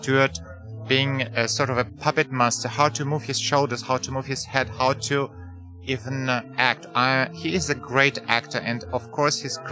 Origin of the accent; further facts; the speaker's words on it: Donetsk, Donetsk Oblast, Ukraine; I hail from Ukraine. I hail from Donetsk, the place where the hell broke loose 8 years ago, and where the whole world is talking about right now.